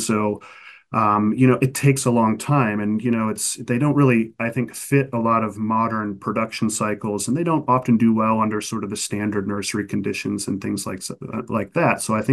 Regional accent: Cleveland, Ohio, United States; I was from Cleveland, I'm from Cleveland, Ohio, and my family would take me to the Holden Arboretum to study trees.

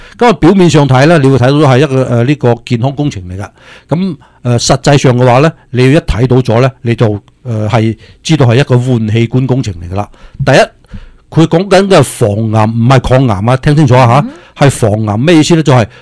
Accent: China; 我哋中国人咧就有机会翻身啦。

